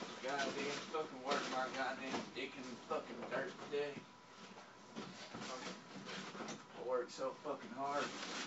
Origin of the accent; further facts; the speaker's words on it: Pecos, Texas, United States; Shit, one time I was fucking in Pecos, my hometown, and I was working out